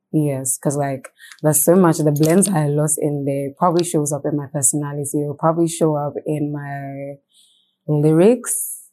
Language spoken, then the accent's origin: English; Ghana; like, the most iconic representation of, like, female arts growing up in Ghana, yeah.